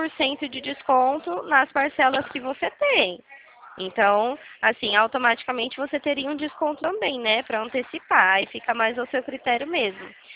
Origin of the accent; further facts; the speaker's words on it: Dracena, São Paulo, Brazil; Eu sou aqui de Dracena, região de Prudente.